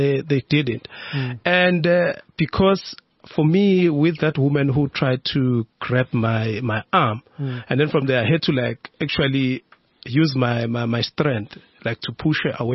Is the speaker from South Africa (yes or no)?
yes; South Africa; Yes, I am a South African.